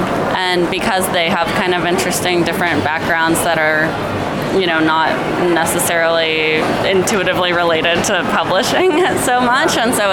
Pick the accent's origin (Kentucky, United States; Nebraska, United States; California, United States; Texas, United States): California, United States; Berkeley; now in Los Angeles, United States; Yeah, well, I grew up mostly in Berkeley.